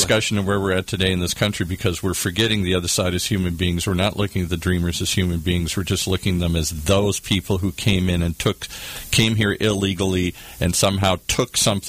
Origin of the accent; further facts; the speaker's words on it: Detroit, Michigan, United States; In Detroit.